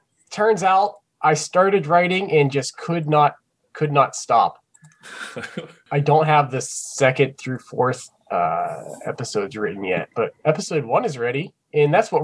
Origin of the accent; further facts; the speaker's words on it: United States; especially as an American that learned nothing about it.